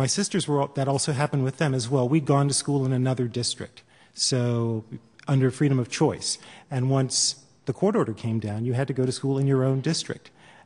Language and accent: English; Mississippi, United States; And I think it's probably because of growing up in Mississippi and not really witnessing it firsthand